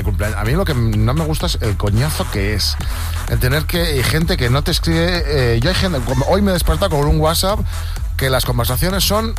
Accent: Venezuela; Soy venezolano, por eso usamos mucho la expresión Dios te bendiga.

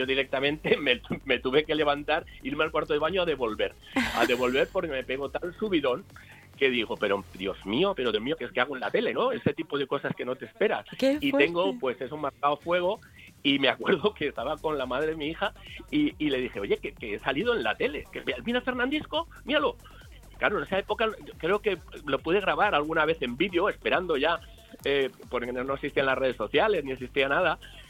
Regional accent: Valencia, Valencian Community, Spain; vengo de aquí de Valencia, nací en una maternidad, se llamaba La Cigüeña, soy un clásico.

